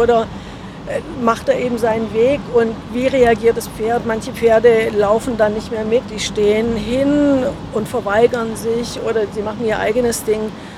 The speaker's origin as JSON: {"language": "German", "town": "Kirchheim unter Teck", "region": "Baden-Württemberg", "country": "Germany", "said": "Aus dem Raum Stuttgart komme ich, also Kirchheim-Teck, Schwäbische Alb."}